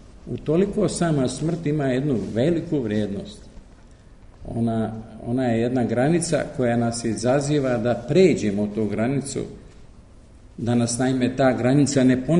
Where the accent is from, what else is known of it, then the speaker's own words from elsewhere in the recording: Bosnia & Herzegovina; Ja inače potičem iz Skenderovog i Ćopićevog zavičaja, iz okolne planine Grmeće.